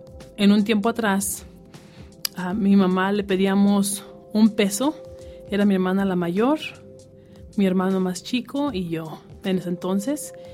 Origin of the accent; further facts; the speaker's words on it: Zacatecas, Mexico; moved away; Soy originaria de Zacatecas, México. Vine a este país hace 28 años.